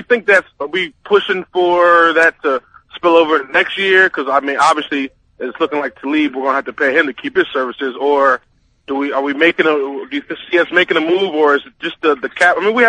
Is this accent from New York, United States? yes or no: no; Atlanta, Georgia, United States; I'm actually from Atlanta, but a Patriots fan, it's not my fault.